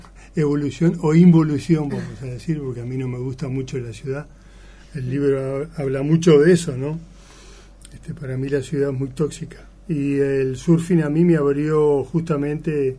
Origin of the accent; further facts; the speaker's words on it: Montevideo, Uruguay; 4 cuadras de Pocitos. Uh-huh. Mis padres me criaron allí, aprendí a nadar allí...